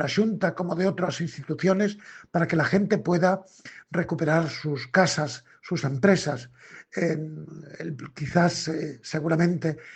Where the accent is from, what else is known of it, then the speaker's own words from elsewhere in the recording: Castile and León, Spain; sé que tanto en mi tierra del Bierzo como en la Valduerna, como en tantos sitios de la diócesis